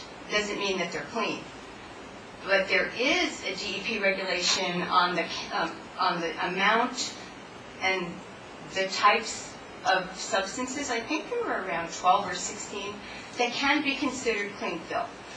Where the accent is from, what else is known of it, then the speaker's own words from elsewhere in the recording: Ledgewood, New Jersey, United States; You remember me. I'm from Ledgewood, and I have Drake's Brook in my backyard.